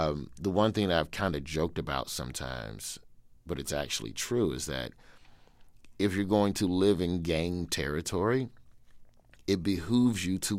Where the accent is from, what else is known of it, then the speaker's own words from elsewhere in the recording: Birmingham, Alabama, United States; moved away as an adult; So I grew up in Birmingham, Alabama, on the west side. The neighborhood is called West End.